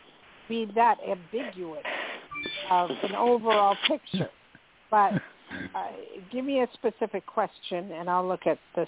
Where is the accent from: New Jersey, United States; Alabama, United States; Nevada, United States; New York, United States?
New Jersey, United States; Newark; born there; also born or lived in Hillside / Lakewood / Bloomfield / Toms River; I was born in Newark, lived in Hillside, Lakewood, Bloomfield, Bellevue, Toms River, all over the place. And I absolutely love Jersey and miss it terribly.